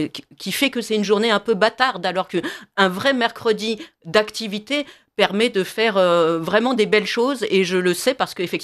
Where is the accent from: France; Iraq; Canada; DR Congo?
France; Paris, Île-de-France; Et moi, en tant que Parisienne native, ça fait 56 ans que je vis à Paris.